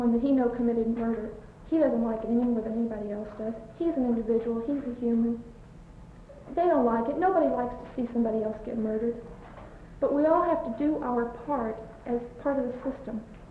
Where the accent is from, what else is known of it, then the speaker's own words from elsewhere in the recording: Texas, United States; I grew up in Texas. I lived there a long time. And I have a little bit of familiarity with that Texas law.